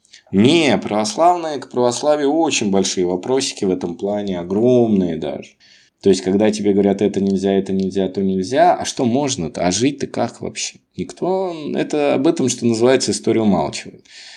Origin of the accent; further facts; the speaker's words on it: Moscow, Russia; А я был москвичом, ну, то есть, все знали, что я из Москвы, что мы сюда приехали, просто как бы даже живем тут, но вообще мы из Москвы.